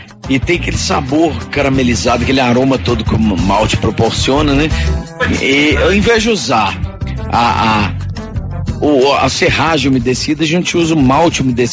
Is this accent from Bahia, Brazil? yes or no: no; Minas Gerais, Brazil; minha família é toda do Espírito Santo, sabe? Sou mineiro, mas meu pai e minha mãe são do Espírito Santo, são capixaba.